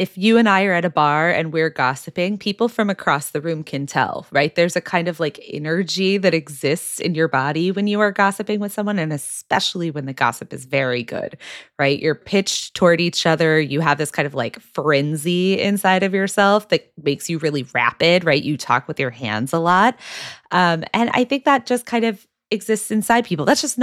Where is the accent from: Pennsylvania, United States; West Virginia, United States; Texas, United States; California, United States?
Texas, United States; the short version of it is that I was raised evangelical in Texas